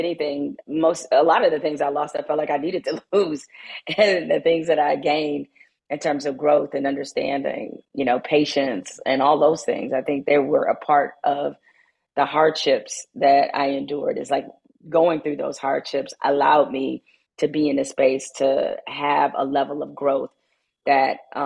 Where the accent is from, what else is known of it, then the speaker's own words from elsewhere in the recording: Detroit, Michigan, United States; growing up in Detroit, growing up in poverty